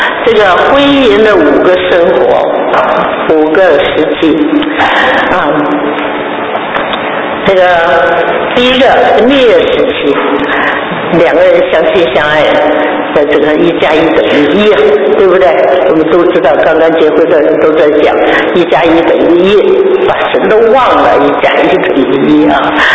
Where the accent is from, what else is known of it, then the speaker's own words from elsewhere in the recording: China; 我们中国人讲江山易改，本性难移